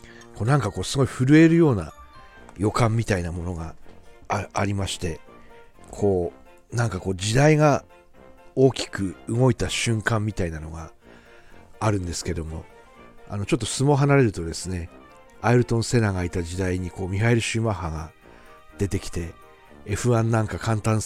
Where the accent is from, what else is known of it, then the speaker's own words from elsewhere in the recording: Aomori, Japan; この地元青森の星っていうんですかね